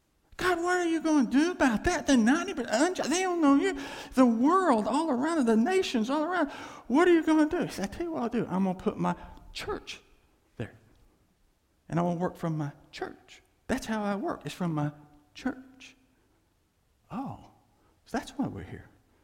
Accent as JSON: {"language": "English", "region": "Texas", "country": "United States", "tie": "born or raised there", "said": "You know, I grew up in West Texas"}